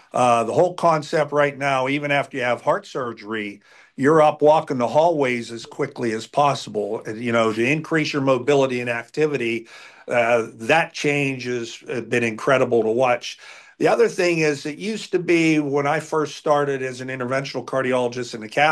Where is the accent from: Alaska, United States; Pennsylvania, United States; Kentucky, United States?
Pennsylvania, United States; Greensburg; also born or lived in Morgantown, United States; The goal was for me to eventually come back to my hometown. I spent 6 years down in Morgantown, West Virginia, and worked at Mon Health down there. But eventually, when the opportunity arose, I moved back to Greensburg.